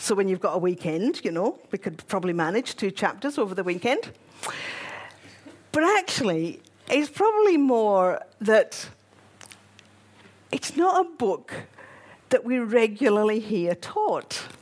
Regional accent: Glasgow, Scotland, United Kingdom; now in Glasgow, United Kingdom; I'll try not to use too many Glasgow words, because we do have quite a few words that are unique to Glasgow. I live in Glasgow and I work in Edinburgh.

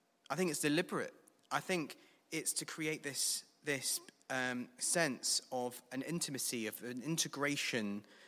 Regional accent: South East England, United Kingdom; It's a well-known vineyard in the southeast of England. In fact, it's in my hometown.

